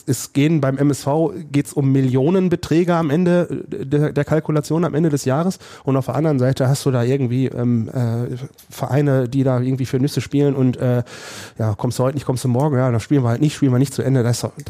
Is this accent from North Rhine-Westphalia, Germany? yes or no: yes; Kaldenhausen, North Rhine-Westphalia, Germany; born there; Auch wenn ich gebürtiger Kaldenhauser bin und Uerdingen quasi früher immer näher war als die Wedau.